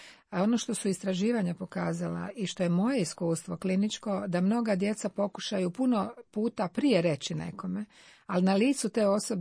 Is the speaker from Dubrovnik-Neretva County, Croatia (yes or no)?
yes; Dubrovnik, Dubrovnik-Neretva County, Croatia; ja sam kao dijete koja sam odrastala u Dubrovniku